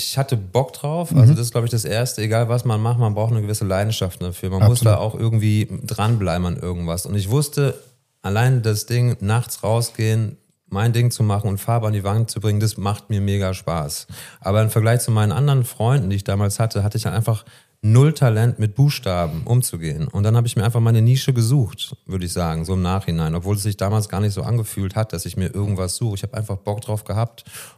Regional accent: Frankfurt, Hesse, Germany; Und hier in Frankfurt, ich bin in Frankfurt groß geworden

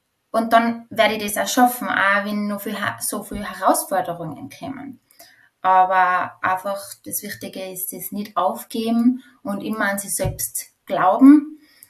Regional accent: Tyrol, Austria; ich bin in einem Bauernhof in Tirol aufgewachsen

